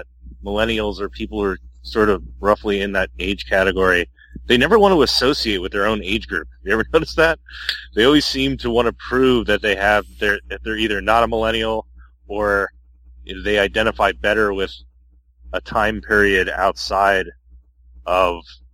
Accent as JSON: {"language": "English", "region": "New York", "country": "United States", "tie": "born or raised there", "said": "Yes. I grew up on Long Island."}